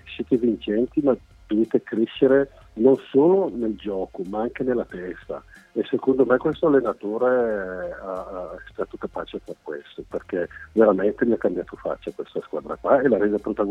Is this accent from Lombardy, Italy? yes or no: yes; Brescia, Lombardy, Italy; io sono un milanista, cioè sono bresciano